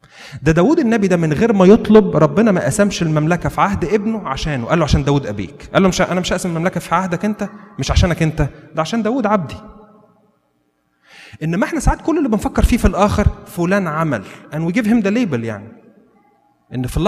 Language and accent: Arabic; Shubra, Cairo Governorate, Egypt; انت عارفين في مصر، انا من شبرا يعني